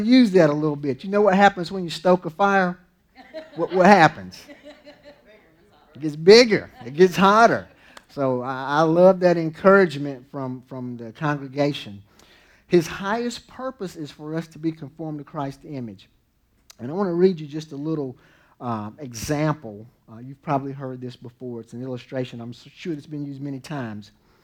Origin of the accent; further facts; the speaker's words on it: Vass, North Carolina, United States; accent: southern; I grew up in a little town called Vass.